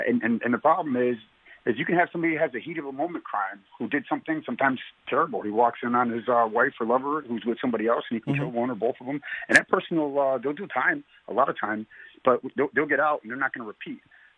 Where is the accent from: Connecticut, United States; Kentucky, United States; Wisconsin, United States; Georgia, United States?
Connecticut, United States; Middletown; I grew up here in Connecticut in Middletown, Connecticut. Went to high school there. I served in the Connecticut Army National Guard for over 30 years.